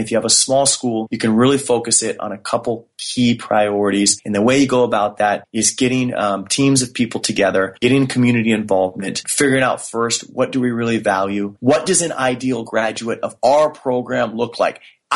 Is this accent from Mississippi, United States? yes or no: no; San Diego, California, United States; I'm coming back to San Diego, which is my hometown